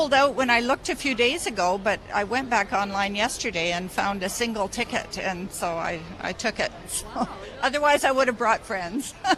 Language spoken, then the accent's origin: English; Canada; I enjoyed the snowflakes being a Canadian.